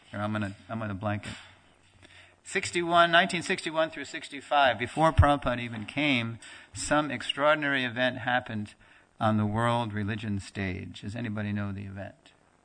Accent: United States; I'll tell you, growing up in America, I never saw anybody from Asia.

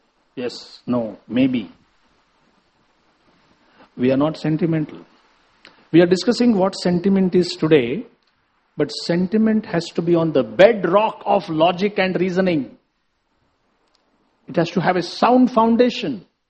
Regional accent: Maharashtra, India; I am from Maharashtra, but it's not like every time you see an elder, you touch his feet.

